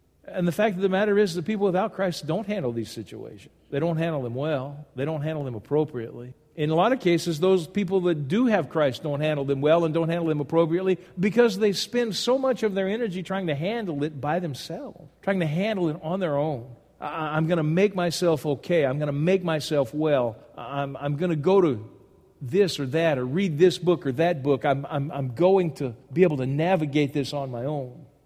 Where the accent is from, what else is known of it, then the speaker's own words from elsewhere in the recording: Louisiana, United States; I grew up in Louisiana, and catching one fox was a major feat.